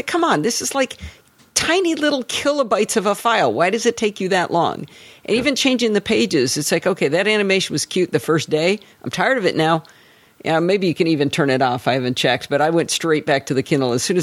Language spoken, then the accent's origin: English; Michigan, United States; I grew up in Michigan, so Canada was right there.